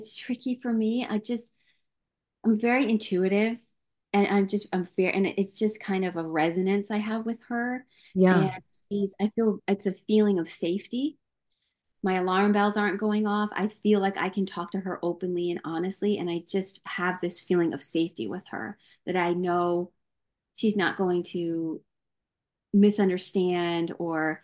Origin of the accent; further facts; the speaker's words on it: New York, United States; We grew up in New York and my mom cursed all the time